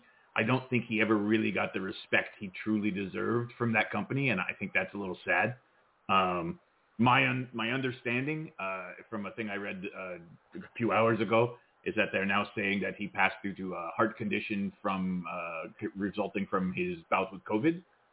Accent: Mexico; like growing up in Mexico, I didn't quite grow up with him the way you did

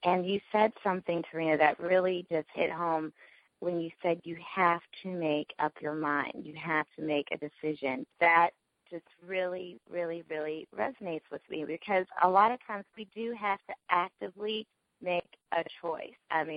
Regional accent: West Virginia, United States; I love you, California, and West Virginia, my home state.

